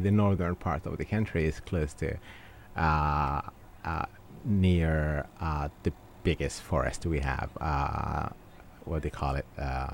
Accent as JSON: {"language": "English", "town": "Obok", "country": "Djibouti", "tie": "born or raised there", "said": "I was born in Obok, a small city in the northern part of Djibouti, and moved around the country because my father was in the military, and we kept moving from different city to city."}